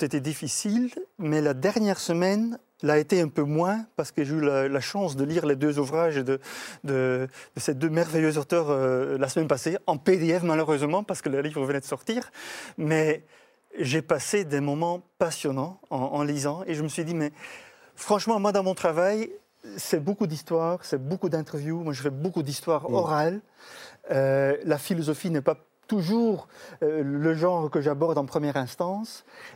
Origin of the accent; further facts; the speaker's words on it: Belgium; Chez nous, en Belgique, les variantes vont beaucoup plus vite que les vaccins.